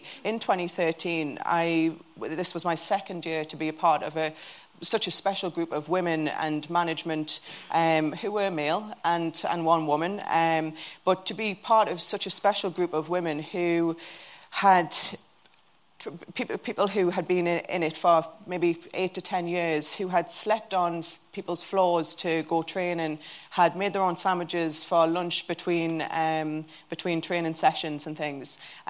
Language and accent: English; Newcastle, North East England, United Kingdom; born there; And you can hear from my voice, I'm not the typical Irish. I was born in Newcastle, but my family are from Belfast.